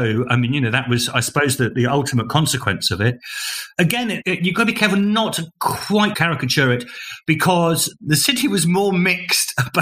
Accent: London, United Kingdom; I'm a Londoner.

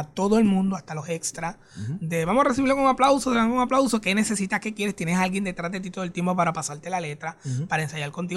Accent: Puerto Rico

